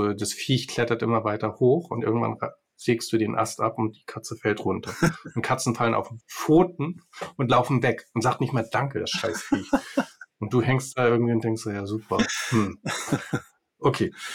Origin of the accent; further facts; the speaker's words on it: Hamburg, Germany; Wir sind Hamburger Jungs. So, moin, ne?